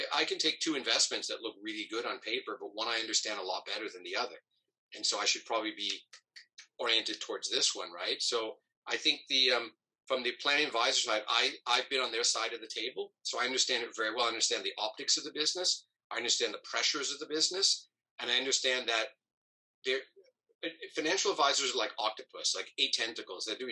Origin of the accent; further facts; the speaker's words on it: New York, United States; even though I grew up in New York, I root for the Mets.